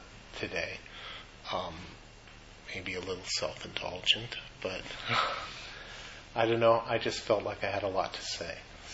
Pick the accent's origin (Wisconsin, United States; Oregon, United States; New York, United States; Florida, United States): Oregon, United States; Eugene; also born or lived in Honolulu, Hawaii; I was born in Honolulu, Hawaii in 1960, but my family lived there for only 1 year before moving back to my parents' college town of Eugene, Oregon.